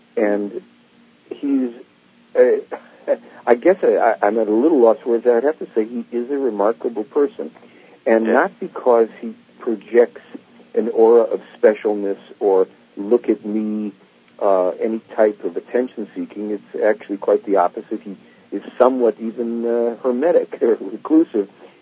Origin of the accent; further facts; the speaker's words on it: United States; Well, ever since I was a kid growing up in America, I was interested in, you know, space stories and things.